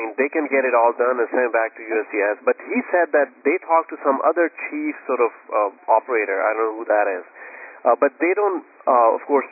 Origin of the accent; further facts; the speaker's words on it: Pakistan; I'm from Pakistan.